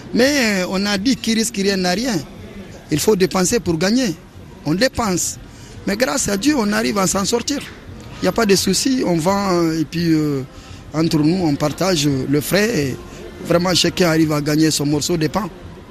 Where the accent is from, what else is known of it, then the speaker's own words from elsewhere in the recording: Mali; Lui, il est de Niger et moi, je suis de Mali.